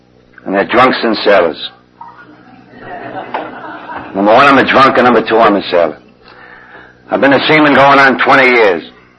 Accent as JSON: {"language": "English", "country": "Ireland", "said": "because I'm Irish and I'm thick, and I don't think I would have stayed sober."}